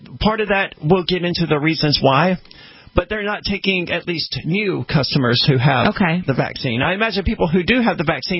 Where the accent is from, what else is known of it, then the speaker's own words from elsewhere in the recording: United States; Well, I don't know anything about the about Canada, really, because I'm an American and we're pretty ignorant of most countries